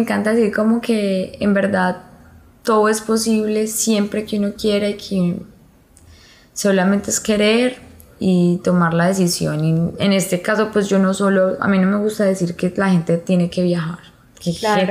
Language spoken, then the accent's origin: Spanish; Medellín, Antioquia, Colombia; Soy de Medellín y pues como que, no sé, crecí con mi papá y sus amigas y sus amigos